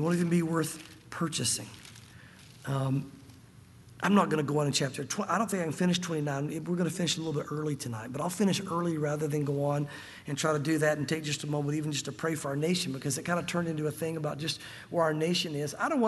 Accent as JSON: {"language": "English", "region": "Tennessee", "country": "United States", "tie": "born or raised there", "said": "I'm a Tennessee boy. I grew up in the South. I'm not an outsider coming in talking bad about our food."}